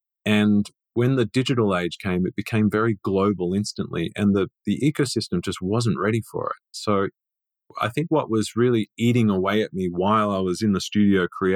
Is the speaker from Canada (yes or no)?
no; Australia; also born or lived in New York; now in United States; I was born in New York, but my family were from England and we moved back to Australia when I was very young. Now, growing up in Australia, it was a small town and I went to a humble high school.